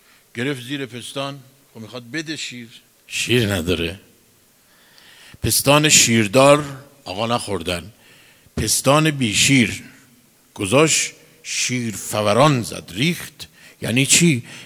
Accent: Mashhad, Razavi Khorasan, Iran; من شبهایی رو خب ما مشهدی هستیم

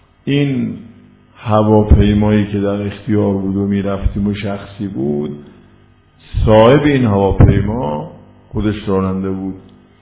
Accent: Yazd, Iran; مام که اصالتا یزدی هستیم

